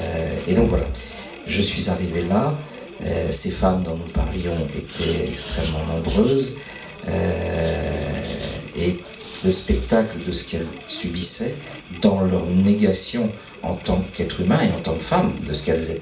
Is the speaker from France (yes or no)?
yes; France; born there; Vous l'avez dit, je suis né en France.